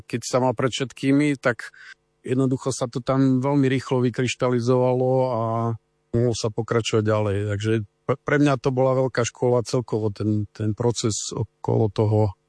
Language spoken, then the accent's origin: Slovak; Ružomberok, Žilina Region, Slovakia; som architekt z Ružomberka.